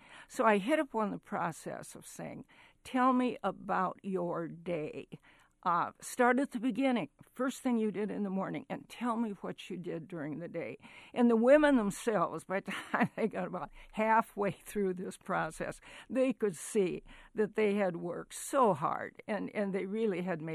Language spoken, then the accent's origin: English; South Dakota, United States; Growing up in South Dakota, where the land was so flat